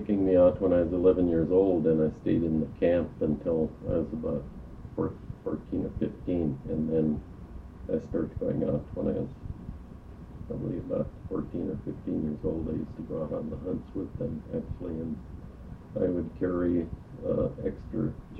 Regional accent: Kodiak, Alaska, United States; And I was raised here in Kodiak, went to grade school and high school in Kodiak.

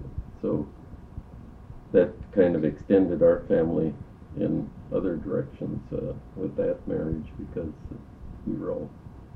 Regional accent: Kodiak, Alaska, United States; And I was raised here in Kodiak, went to grade school and high school in Kodiak.

